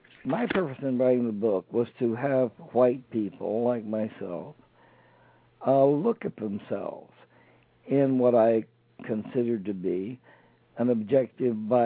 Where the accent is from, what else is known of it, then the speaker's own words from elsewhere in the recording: Jackson, Mississippi, United States; moved away; also born or lived in Alabama; I was born in Alabama, but my family moved to Jackson, Mississippi.